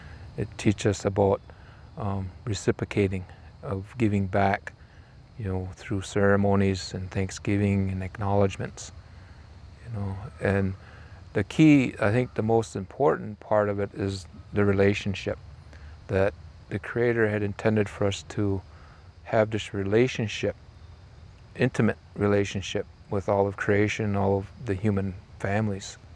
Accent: United States; I'm from the Bear Clan, Wageskle Wage, and Oniyoda Aga, that's the people of the Standing Stone, what today we call the Oneida Nation.

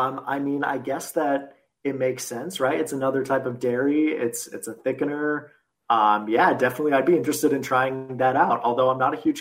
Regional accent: Boston, Massachusetts, United States; I'm from Boston originally, and my family is still out there.

